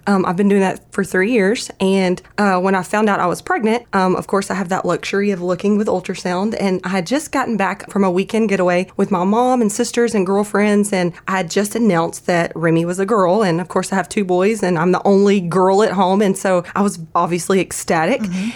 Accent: Hudson, Texas, United States; Of course, I was born and raised here in Hudson and always played ball my whole life.

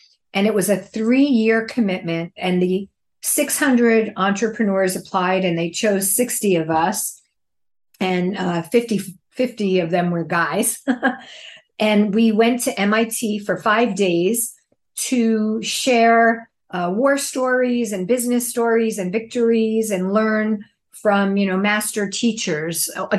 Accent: New York, United States; I sat down beside him as he started to play … in honor of my hometown.

